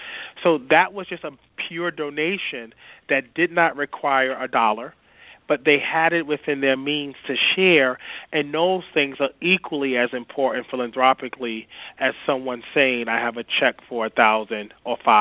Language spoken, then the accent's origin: English; Brooklyn, New York, United States; the significance of being a kid growing up in Brooklyn and seeing the pyramids on television.